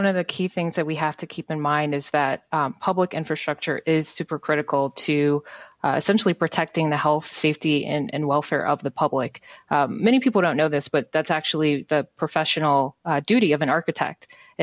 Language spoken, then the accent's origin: English; Detroit, Michigan, United States; now in Chicago, United States; You know, I'm an African American woman, and I actually, I'm from Detroit, Michigan, although I live in Chicago now.